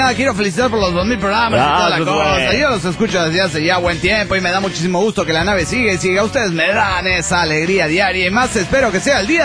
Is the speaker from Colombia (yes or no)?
no; Guaymas, Sonora, Mexico; de Guaymas, Sonora, México.